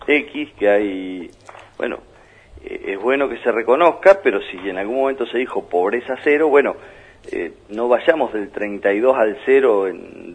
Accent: Argentina; Los únicos que creen en los espejitos de colores somos los argentinos, ¿eh?

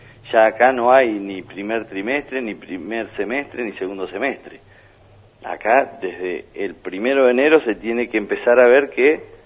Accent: Argentina; Los únicos que creen en los espejitos de colores somos los argentinos, ¿eh?

